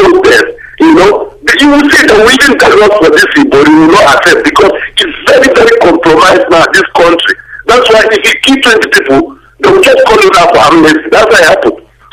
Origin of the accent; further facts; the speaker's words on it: Cameroon; born there; Because I was born in Cameroon